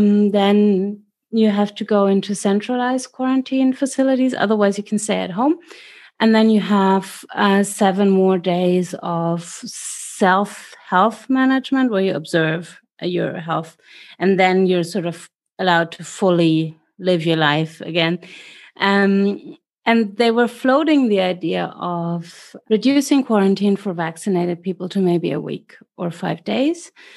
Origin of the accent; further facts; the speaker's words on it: Germany; English is a second language; And here in my hometown, you walk anywhere and you basically have 2 meters around you, and you're not, it's just much more spread out.